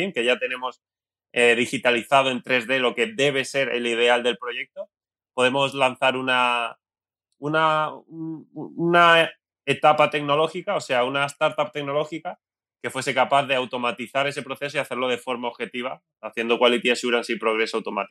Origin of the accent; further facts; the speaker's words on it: Marbella, Andalusia, Spain; soy de Marbella, del sur de España, que es una ciudad preciosa